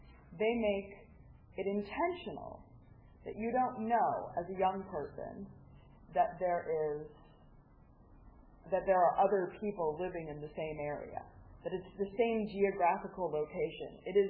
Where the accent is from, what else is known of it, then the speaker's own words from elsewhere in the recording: New Mexico, United States; I grew up in New Mexico in a relatively Jewish, really Jewish, relatively progressive household. And I was bat mitzvahed, confirmed